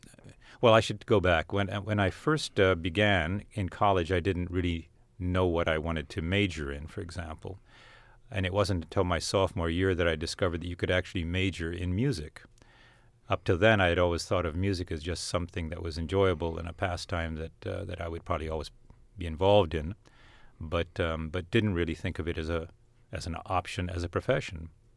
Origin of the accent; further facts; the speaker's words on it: India; moved away as an adult; now in United States; spent my years growing up in India, and came to the States for college.